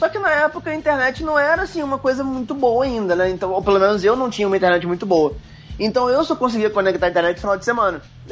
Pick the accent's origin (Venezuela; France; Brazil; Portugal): Brazil; São Luís, Maranhão; born there; São Luís, pra quem não sabe, foi onde eu nasci. Eu tô voltando pra São Luís que eu vou morar lá agora.